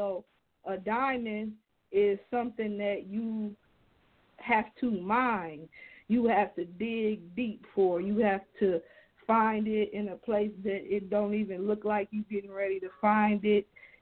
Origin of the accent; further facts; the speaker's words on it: Toledo, Ohio, United States; Like, I'm from Toledo. This is the mud, you know. This place that we live in is an actual swamp